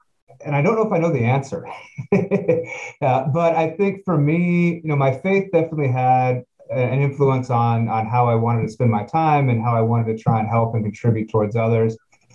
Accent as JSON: {"language": "English", "region": "Oregon", "country": "United States", "tie": "born or raised there", "also_born_or_lived": "California", "said": "So I grew up on the West Coast. So born in California, but raised up in Oregon. Spent all of basically my primary and secondary school up just kind of in the suburbs west of Portland, Oregon."}